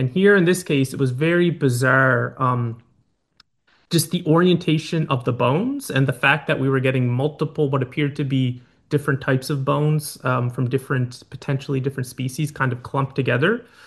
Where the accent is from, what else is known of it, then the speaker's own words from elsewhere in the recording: Sydney Mines, Nova Scotia, Canada; also born or lived in Germany; Yeah, I'm originally from Sydney Mines.